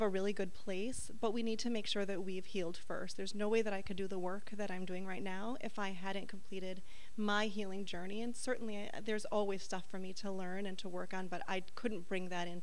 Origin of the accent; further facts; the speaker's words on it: New York, United States; I'm originally from New York. My father's a firefighter.